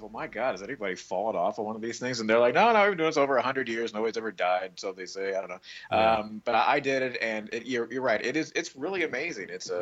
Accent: St. Louis, Missouri, United States; Since I'm from St. Louis, I always tell people, and it's certainly in the book, is you have to go to the top of the Gateway Arch.

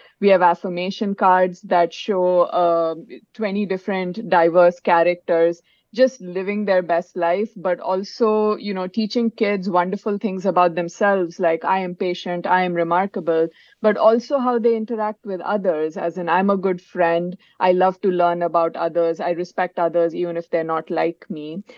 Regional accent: India; My husband's American, I'm Indian.

